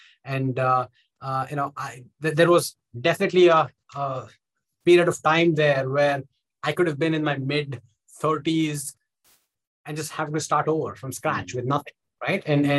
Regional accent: India; moved away as an adult; now in United States; So, I'm obviously now here in the US and I grew up in India. I came here about 10, 11 years ago in my late 20s.

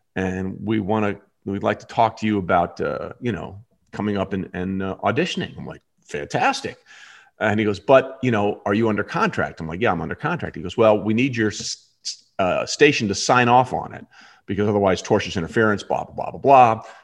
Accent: St. Louis, Missouri, United States; I'm new here from St. Louis.

